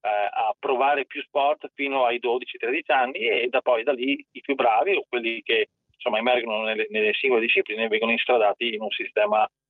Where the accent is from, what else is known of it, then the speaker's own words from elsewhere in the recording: Friuli-Venezia Giulia, Italy; io parlo, sono del Friuli Venezia Giulia, quindi conosco bene anche la realtà slovena